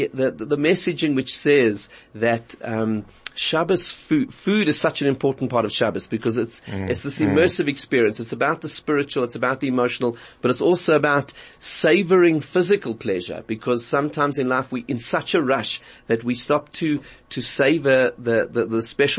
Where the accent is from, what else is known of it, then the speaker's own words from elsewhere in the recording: South Africa; You know, from our South African Jewish community, and I think as South African Jews, we can take real pride